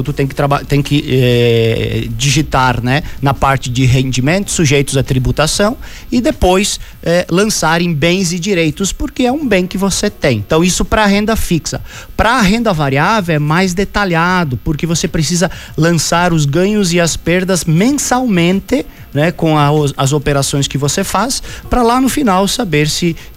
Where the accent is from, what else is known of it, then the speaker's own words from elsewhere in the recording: Brazil; E obviamente, como bom brasileiro, né, muita gente deve deixar para as últimas horas